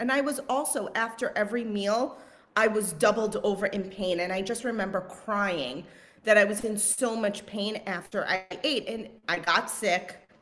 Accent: New York, United States; Like, I mean, I'm from New York.

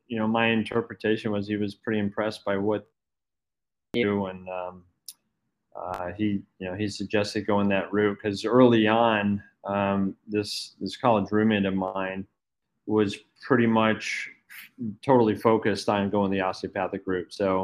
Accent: New England, United States; So yeah, actually growing up in New England, I had never even heard of a DO.

